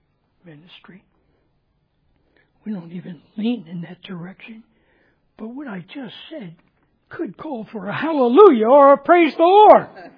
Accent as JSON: {"language": "English", "town": "Philadelphia", "region": "Pennsylvania", "country": "United States", "tie": "born or raised there", "said": "See, I was born in Philadelphia, city of brotherly love. Was raised right outside of Philadelphia."}